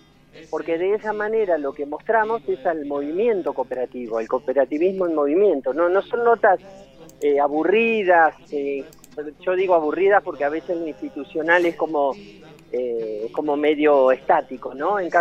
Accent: Bahía Blanca, Buenos Aires Province, Argentina; yo soy de Bahía Blanca

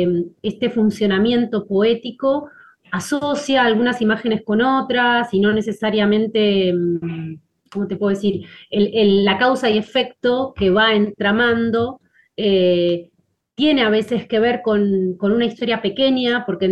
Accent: Mar del Plata, Buenos Aires Province, Argentina; Yo nací en Mar del Plata y desde Mar del Plata... en los primeros, digamos, años en el colegio empecé a hacer teatro

